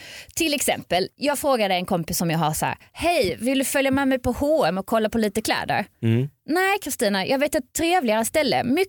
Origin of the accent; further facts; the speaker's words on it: Ängelholm, Skåne, Sweden; det var när jag var barn i Ängelholm.